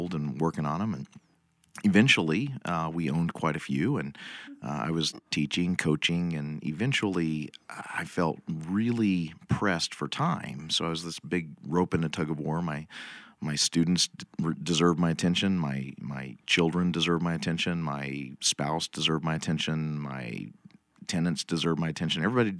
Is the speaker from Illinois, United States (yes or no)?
yes; Illinois, United States; I'm from East Central Illinois.